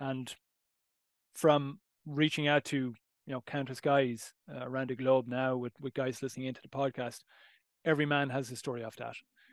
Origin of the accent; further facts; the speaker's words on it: Ireland; It's like growing up in Ireland, I mean, the self-medication of alcohol is like